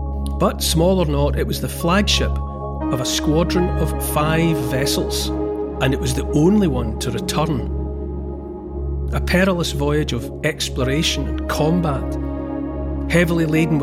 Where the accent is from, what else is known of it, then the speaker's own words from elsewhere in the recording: Scotland, United Kingdom; And I say that as a Scot by birth and raising, and I've been all over the archipelago, that much is obvious.